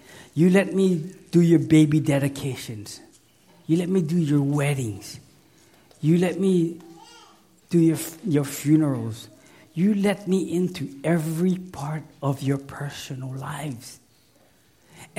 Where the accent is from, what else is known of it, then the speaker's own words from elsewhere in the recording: Hawaii, United States; You know, when you go to the conference, where are you from? Oh, Hawaii.